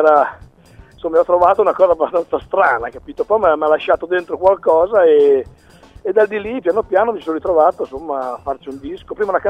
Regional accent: Emilia-Romagna, Italy; In provincia di Arezzo, tra il confine tra Romagna e Toscana, visto che sono romagnolo

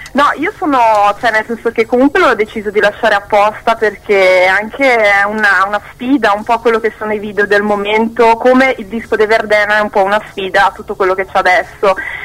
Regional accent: Lucca, Tuscany, Italy; also born or lived in Serbia; now in Milan, Italy; io sono nata in Serbia e praticamente vivo in Italia dal 94 e vabbè, vivevo a Lucca, dove ho fatto tutte le scuole, adesso sto a Milano, abito a Milano, quindi cioè, l'accento è un po' confuso.

